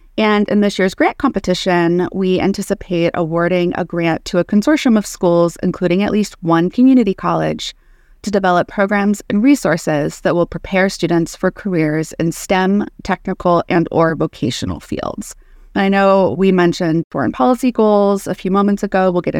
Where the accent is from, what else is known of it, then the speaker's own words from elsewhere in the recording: West Virginia, United States; Kentucky has one of the lowest study abroad rates in the country, and my home state of West Virginia has the lowest.